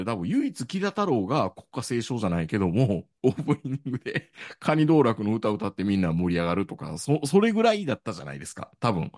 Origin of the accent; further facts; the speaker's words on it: Kansai, Japan; なんか僕ら、関西人が大阪の人間からしたら